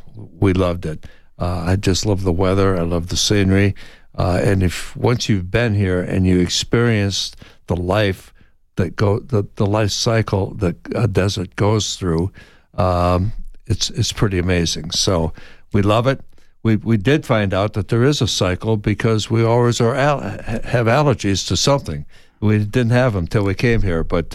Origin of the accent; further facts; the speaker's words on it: Midwest, United States; We came from the Midwest.